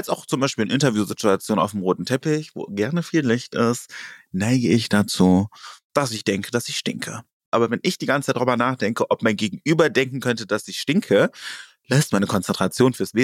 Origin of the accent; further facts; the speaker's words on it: Cologne, North Rhine-Westphalia, Germany; ich bin in der Kölner Innenstadt groß geworden. Wer will mir was erzählen, das ist mein Zuhause.